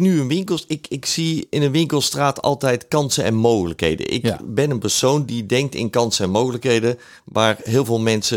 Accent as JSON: {"language": "Dutch", "country": "Netherlands", "said": "En dat zit ook eigenlijk in het DNA van ons als Nederlanders"}